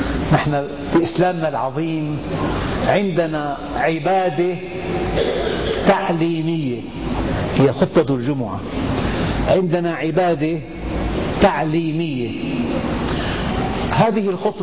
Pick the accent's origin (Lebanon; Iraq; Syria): Syria; لذلك في بالمستشفيات غرفة تسمى عندنا في الشام غرفة العناية المشددة